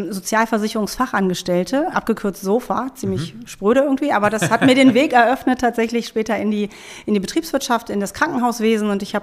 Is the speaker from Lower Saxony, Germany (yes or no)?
yes; Hildesheim, Lower Saxony, Germany; Ich bin Hildesheimerin tatsächlich, bin in Hildesheim geboren, bin auch im St. Bernhard Krankenhaus geboren.